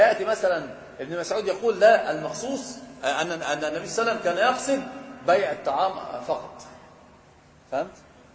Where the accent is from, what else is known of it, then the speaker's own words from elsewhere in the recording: Egypt; احنا عندنا في مصر الاخ اللي متزوج مثلا يكون متهور جدا